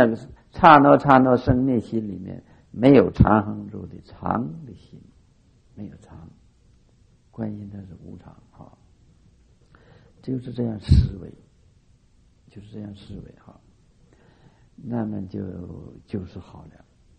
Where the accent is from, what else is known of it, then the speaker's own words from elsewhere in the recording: China; 我们中国人也特别欢喜，我也是欢喜